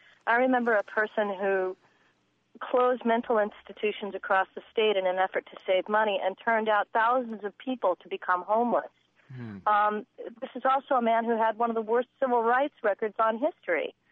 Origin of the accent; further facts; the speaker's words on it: California, United States; I grew up in California during the Reagan years